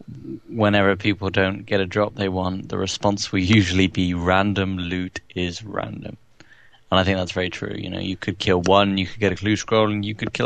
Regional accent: Scotland, United Kingdom; I'm Scottish

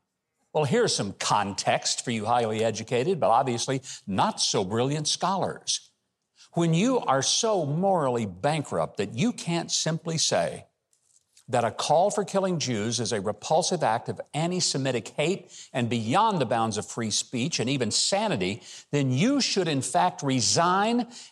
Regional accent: Arkansas, United States; I'm from Arkansas. I can say that.

